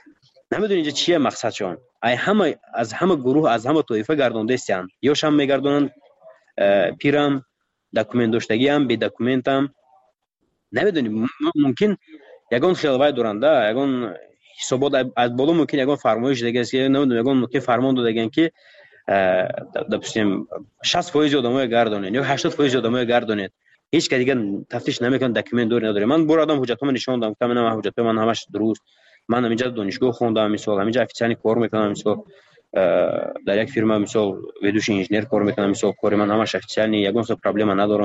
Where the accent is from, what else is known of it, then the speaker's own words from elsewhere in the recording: Tajikistan; من گفتم من تاجیکم گفتم از تاجیکستانم